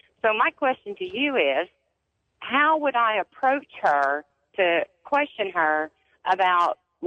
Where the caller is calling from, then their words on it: Louisiana, United States; I'm calling from Louisiana.